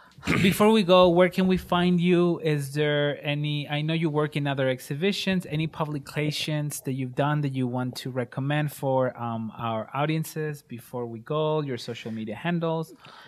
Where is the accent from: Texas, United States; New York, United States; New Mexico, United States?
New Mexico, United States; Albuquerque; I am not from Albuquerque anymore, but this is the first time that I feel proud of this museum.